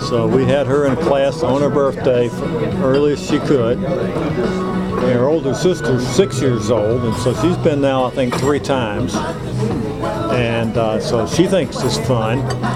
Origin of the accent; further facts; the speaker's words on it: Atlanta, Georgia, United States; I grew up in Atlanta, but back east I tended to get a lot of sinus problems.